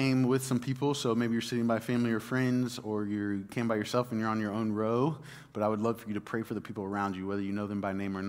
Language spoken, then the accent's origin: English; Dallas, Texas, United States; I grew up in Dallas, and so there's two churches that have impacted my life greatly